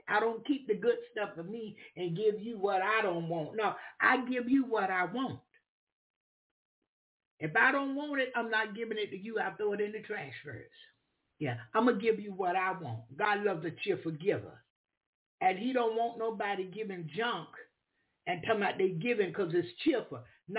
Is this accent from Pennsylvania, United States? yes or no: yes; Philadelphia, Pennsylvania, United States; I love Dr. Williams, I'm from Philadelphia. When I went to Philadelphia, she took really, really good care of me.